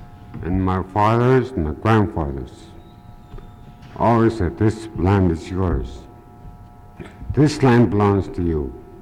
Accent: Haines, Alaska, United States; I'm from I'm a Klingit from Haines.

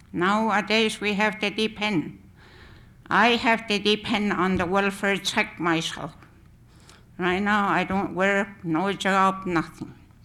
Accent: Chitina, Alaska, United States; born there; I was born in Chetna, but now I'm living in Coppison.

